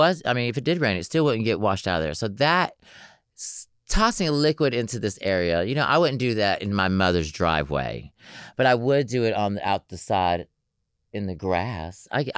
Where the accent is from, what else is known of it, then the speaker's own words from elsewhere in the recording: Atlanta, Georgia, United States; I'm from Atlanta, Georgia, so it's Coca-Cola. I don't even think we have Pepsi in that town.